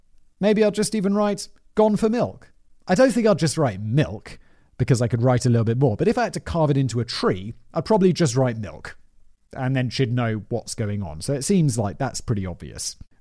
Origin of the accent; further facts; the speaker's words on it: United Kingdom; As a British person, you can't.